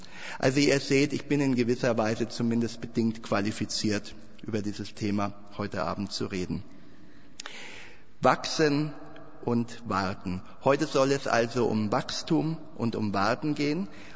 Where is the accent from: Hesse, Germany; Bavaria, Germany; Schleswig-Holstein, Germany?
Bavaria, Germany; Ich bin auf dem Land aufgewachsen, in einem kleinen Ort in Franken